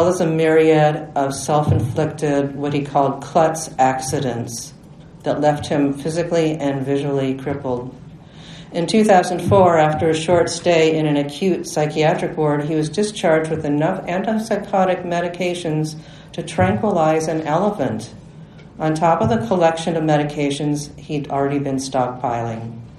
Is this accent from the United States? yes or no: no; Canada; So I was telling Rabbi Rosenzweig how I came all the way from Canada to be here